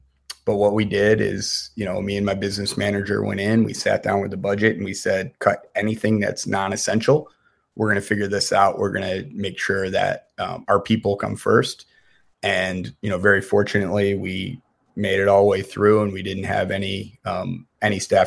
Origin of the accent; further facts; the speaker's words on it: Syracuse, New York, United States; Growing up in Syracuse, the hated Hoyas, was real.